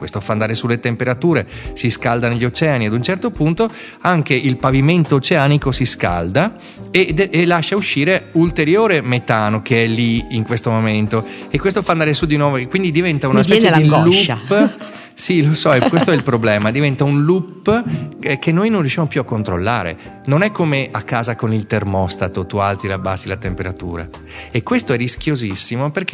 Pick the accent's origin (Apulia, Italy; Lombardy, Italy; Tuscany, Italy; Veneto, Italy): Veneto, Italy; Venice; born there; a Venezia, sei nato a Venezia